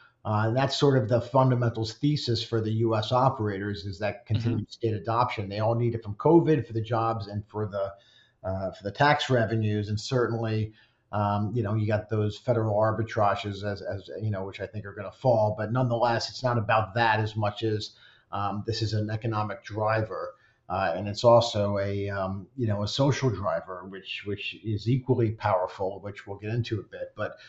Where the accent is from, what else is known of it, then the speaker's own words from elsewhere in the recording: Newark, New Jersey, United States; born there; And I'm talking about New Jersey after a little drama, which I was born in Newark. I'm all about New Jersey.